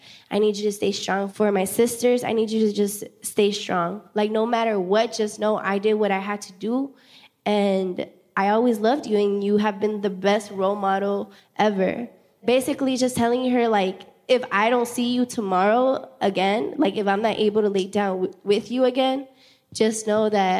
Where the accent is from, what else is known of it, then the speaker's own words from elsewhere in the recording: Los Angeles, California, United States; Yeah, I mean, growing up in South Central, I have been shot at before.